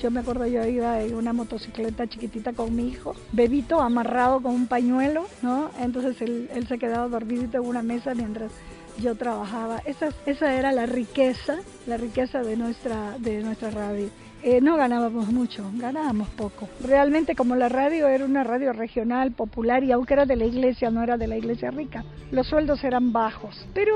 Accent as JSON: {"language": "Spanish", "region": "Amazon", "country": "Peru", "tie": "born or raised there", "moved": "yes", "lives_now": "Mexico", "said": "ya había un locutor en mi pueblo, porque yo soy de un pueblo de la Amazonía peruana"}